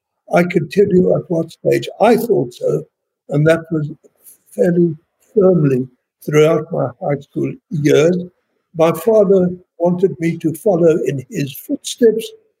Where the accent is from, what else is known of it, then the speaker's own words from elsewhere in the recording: Pretoria, Gauteng, South Africa; also born or lived in Britain / Johannesburg / Heidelberg; I grew up partly in Pretoria, partly in Britain, partly in Johannesburg.